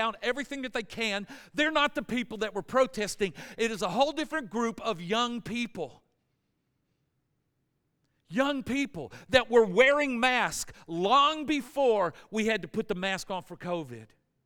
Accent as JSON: {"language": "English", "town": "Forest Park", "region": "Georgia", "country": "United States", "tie": "born or raised there", "said": "I grew up in Clayton County. I grew up in Forest Park."}